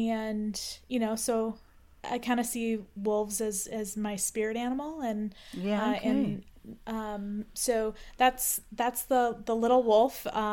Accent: Chicago, Illinois, United States; born there; and then I was born in Chicago, and one of like the nicknames for Chicago is Chi-Town

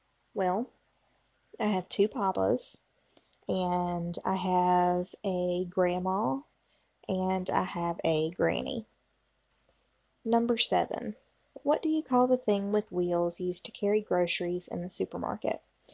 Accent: Southeastern United States, United States; accent: southern; If it's not obvious by my accent, I'm from the southeastern United States. I have lived in most of the southern states, and I've been here all my life, so I'm very southern

